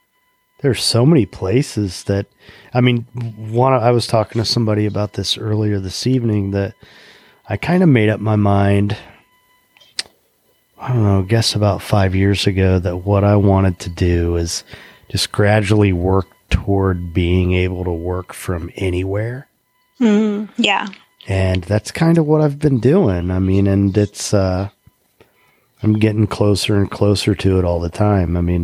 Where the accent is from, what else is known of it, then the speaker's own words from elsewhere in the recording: Indiana, United States; moved away as an adult; But, you know, I grew up in Indiana and came down here when I was 23.